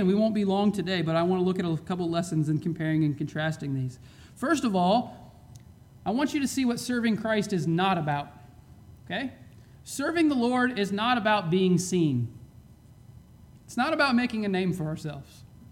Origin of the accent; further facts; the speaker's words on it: Alaska, United States; I think about growing up in Alaska and all the big mountains that I saw